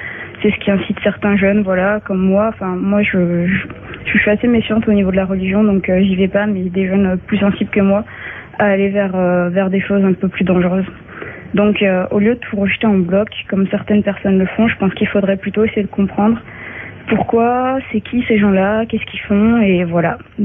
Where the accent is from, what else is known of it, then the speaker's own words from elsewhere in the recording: France; j'ai 20 ans, je suis d'origine kabyle. Je suis de la troisième génération, donc mes parents sont français, je suis française